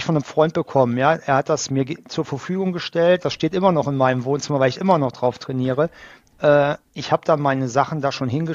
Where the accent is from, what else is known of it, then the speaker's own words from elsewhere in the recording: Rhineland, Germany; als Rheinländer, ich meine, wir haben keine Pässe.